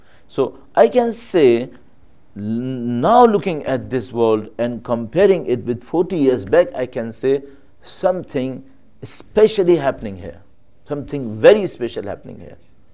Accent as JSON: {"language": "English", "country": "Pakistan", "said": "So I'm wondering, I'm Pakistani, where they will go."}